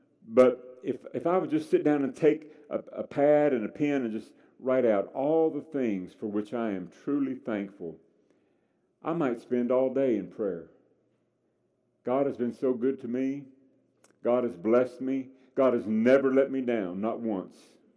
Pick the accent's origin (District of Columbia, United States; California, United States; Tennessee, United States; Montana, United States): Tennessee, United States; Nashville; I grew up in Nashville. They call it the home of country music.